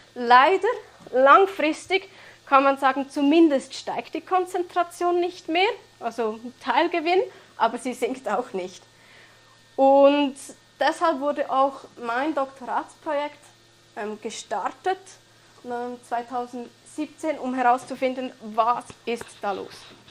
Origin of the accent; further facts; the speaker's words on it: Switzerland; Bei uns in der Schweiz ist das eigentlich nicht so